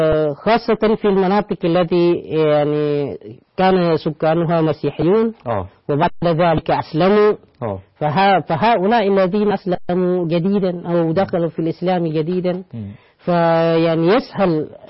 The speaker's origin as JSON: {"language": "Arabic", "country": "Egypt", "said": "أنا من مصر، كنت درست في جامعة الأزهر، وحتى الآن أنا أسكن في مصر"}